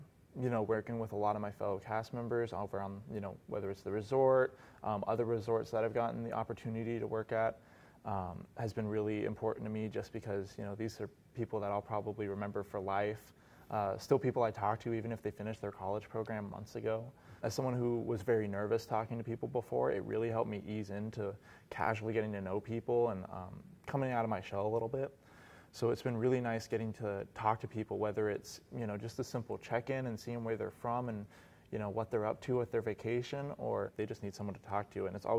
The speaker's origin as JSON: {"language": "English", "town": "Phoenix", "region": "Arizona", "country": "United States", "said": "I'm 20 years old. I'm from Phoenix, Arizona."}